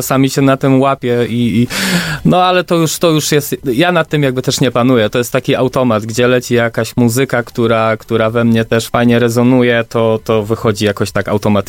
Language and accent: Polish; Chełmno, Kuyavian-Pomeranian Voivodeship, Poland; Z pięknego, malowniczego Chełmna w Kujawsko-Pomorskim.